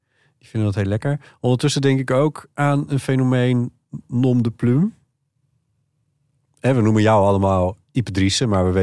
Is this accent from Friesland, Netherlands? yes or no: yes; Friesland, Netherlands; zelfs ik als Fries heb heel lang gedacht